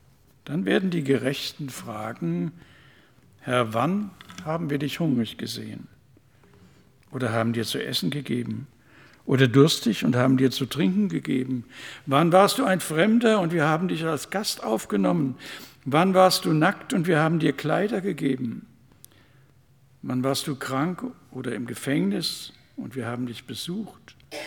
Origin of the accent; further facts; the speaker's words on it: Frankfurt, Hesse, Germany; die auf Frankfurt, da kommen wir her, aus Frankfurt, auf Frankfurts Straßen gefallen sind